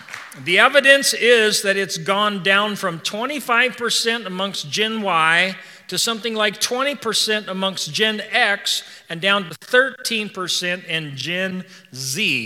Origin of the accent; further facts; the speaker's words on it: Idaho, United States; And I said, well, I'm from Idaho, North Idaho.